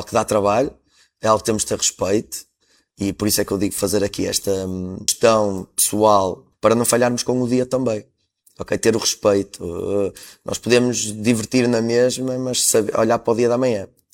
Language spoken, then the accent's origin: Portuguese; Barcelos, Braga, Portugal; Eu sou barcelense, mas a Esposende recebeu-me muito bem